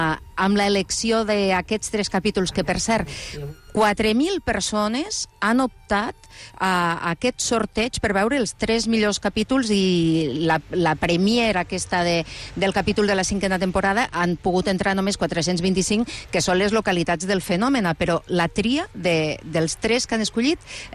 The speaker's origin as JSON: {"language": "Catalan", "town": "Lleida", "region": "Catalonia", "country": "Spain", "said": "Com a lleidatana et dic"}